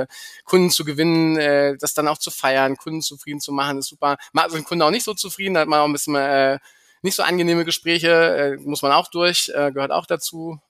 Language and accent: German; Hesse, Germany; Ich komme ja hier aus dem Taunus und habe natürlich einen Bezug zu Frankfurt, habe da auch jahrelang gearbeitet